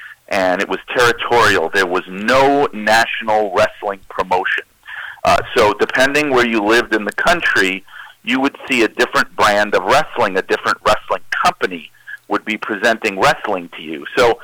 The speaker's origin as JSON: {"language": "English", "region": "New York", "country": "United States", "said": "I'm from New York, and our wrestling territory was always the WWF"}